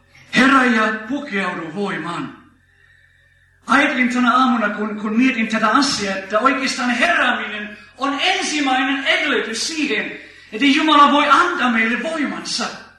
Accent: England, United Kingdom; now in Finland; Olen Englannista kotoisin

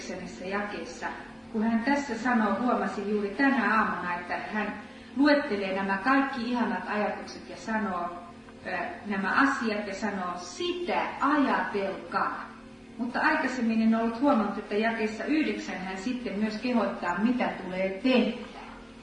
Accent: Helsinki, Uusimaa, Finland; Ja kun tulen sitten rakkaan kotikaupunkini kadulle, Hakaniemen torille, niin tiedätte mitä näin.

